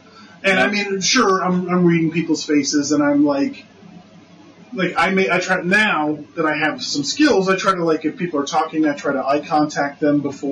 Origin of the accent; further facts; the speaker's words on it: North Dakota, United States; And I don't remember thinking they were hicks or rednecks, because I'm from North Dakota, so you can't